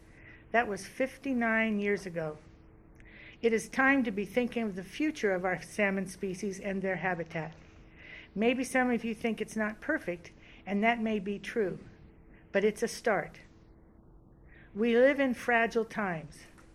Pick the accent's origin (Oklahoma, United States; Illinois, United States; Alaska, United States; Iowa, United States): Alaska, United States; Bethel; I'm 67 years old, and I was born and raised in Bethel, Alaska, along the Kuskokwim River.